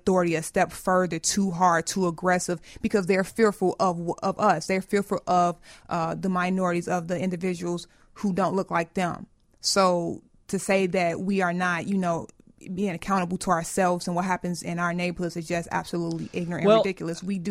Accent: Inglewood, California, United States; born or raised there

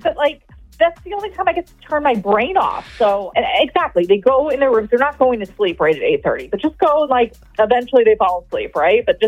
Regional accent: Baltimore, Maryland, United States; I'm from Baltimore.

